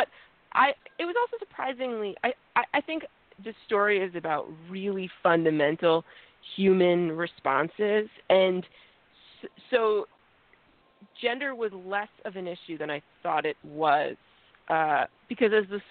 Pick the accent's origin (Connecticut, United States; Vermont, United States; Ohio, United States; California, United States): Vermont, United States; CNN had live footage of my hometown in southern Vermont with a river of water flooding through it.